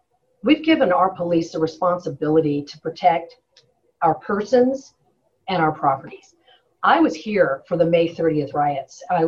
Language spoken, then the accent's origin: English; Louisiana, United States; born there; I was born outside of New Orleans.